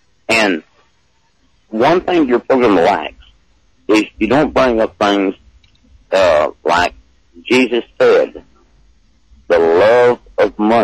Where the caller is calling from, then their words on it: Galveston, Texas, United States; I'm from Galveston.